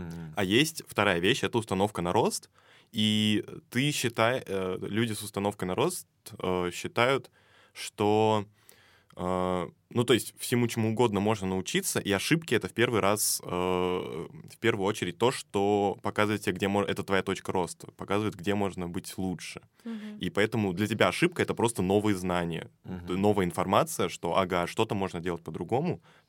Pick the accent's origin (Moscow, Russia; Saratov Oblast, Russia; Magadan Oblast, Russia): Moscow, Russia; born there; я живу в Москве, я родился в Москве